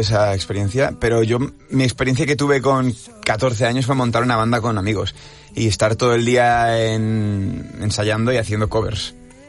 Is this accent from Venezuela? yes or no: no; Barcelona, Catalonia, Spain; Yo soy de Barcelona y me encanta Barcelona, pero Madrid es una pasada.